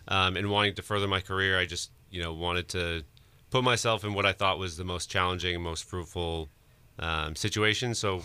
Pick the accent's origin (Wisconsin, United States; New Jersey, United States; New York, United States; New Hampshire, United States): New Hampshire, United States; now in Boston, United States; I'm from New Hampshire originally. So I think there's a huge nature part of that growing up in rural New Hampshire, lived 10 minutes away from Vermont, which is, the green state.